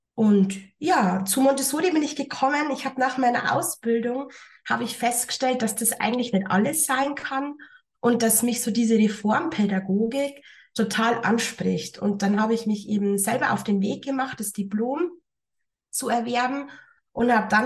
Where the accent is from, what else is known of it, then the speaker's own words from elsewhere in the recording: Regensburg, Bavaria, Germany; ich komme aus Regensburg und bin seit gut 13 Jahren begeisterte Montessori-Pädagogin. Ich leite hier in Regensburg ein Kinderhaus, das sich Montessori-Kinderhaus Orangerie nennt